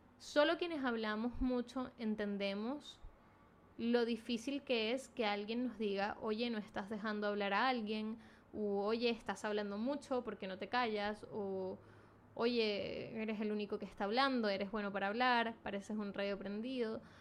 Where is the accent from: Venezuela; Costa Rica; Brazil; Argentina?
Venezuela; Venezuela, el país en el que yo crecí y nací, de donde soy, es un país muy complicado socialmente.